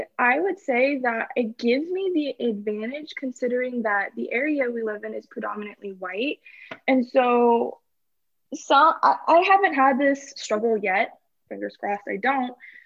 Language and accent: English; California, United States; also born or lived in Texas; It's just, like I said, I'm from California, and so I knew people of other Asian backgrounds, like Filipino, Japanese, Vietnamese, stuff like that. And growing up in Texas, predominantly white